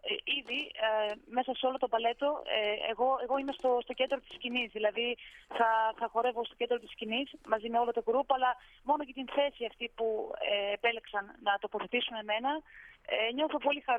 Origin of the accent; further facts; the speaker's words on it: Greece; moved away; Όταν θυμάμαι έφυγα από την Ελλάδα καλοκαίρι και επέστρεφα πάλι καλοκαίρι.